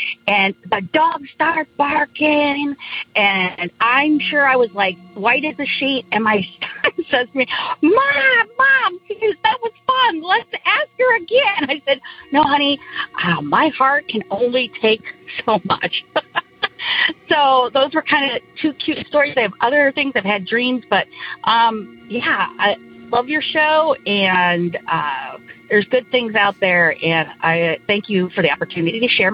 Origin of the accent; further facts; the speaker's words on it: Indiana, United States; I'm from Northern Indiana.